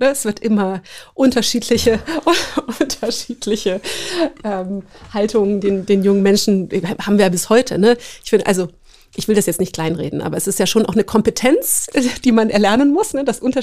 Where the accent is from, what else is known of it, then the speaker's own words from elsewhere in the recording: Luxembourg; ich bin in Luxemburg aufgewachsen.